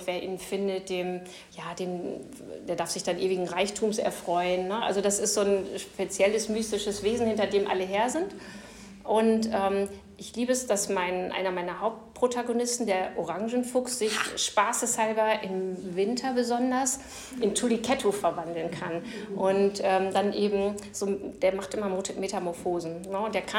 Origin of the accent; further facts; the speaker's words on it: Delbrück, North Rhine-Westphalia, Germany; ich bin am Kirchplatz in Delbrück aufgewachsen